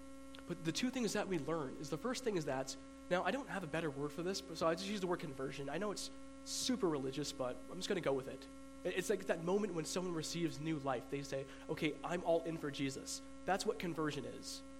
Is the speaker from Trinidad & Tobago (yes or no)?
yes; Trinidad & Tobago; I'm from Trinidad, and there's a good chance that I might not be a Christian. I might be Hindi.